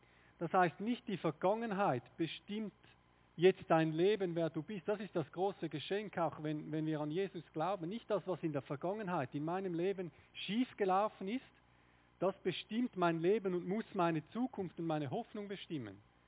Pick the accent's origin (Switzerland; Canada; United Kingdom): Switzerland; Das ist vielleicht das, was wir als Schweizer so aussuchen würden, ja.